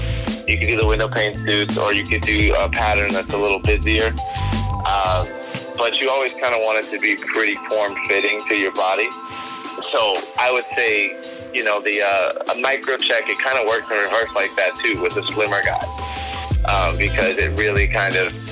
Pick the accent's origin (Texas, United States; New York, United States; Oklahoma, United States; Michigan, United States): Michigan, United States; I grew up in Michigan. You know, I always supported U of M.